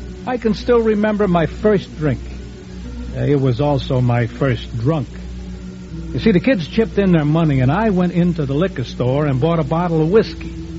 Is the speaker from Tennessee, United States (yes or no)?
no; Brooklyn, New York, United States; born there; I was born in the Red Hook section of Brooklyn in 1924. … a barge captain. My mother, Natalia Matilda Aronson, came from Norway.